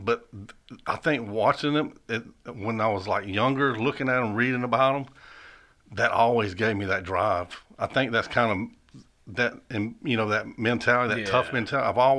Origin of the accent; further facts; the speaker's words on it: East Point, Georgia, United States; also born or lived in Fairburn; Well, I grew up in East Point. I've lived there practically all my life. Up until I was 14, well, not all my life, but until I was 14, then I moved to Fairburn out to the country with my dad.